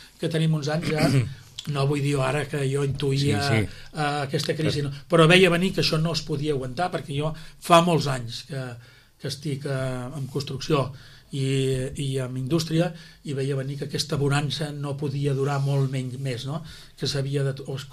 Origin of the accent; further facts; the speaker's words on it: Sitges, Catalonia, Spain; quan jo critico a l'equip de govern, estic criticant el meu poble, no? I llavors em sap greu. Criticar Sitges em sap molt greu.